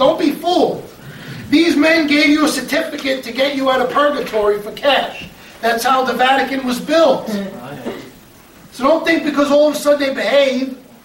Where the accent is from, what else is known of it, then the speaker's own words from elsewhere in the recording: Brooklyn, New York, United States; I'm from Brooklyn, I can rap.